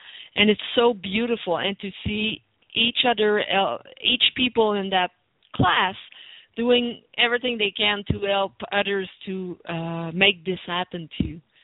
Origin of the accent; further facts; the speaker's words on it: Quebec, Canada; first language French; English is a second language; My hardest thing was maybe to deliver it in English, because my first language was in French, is French. So in Quebec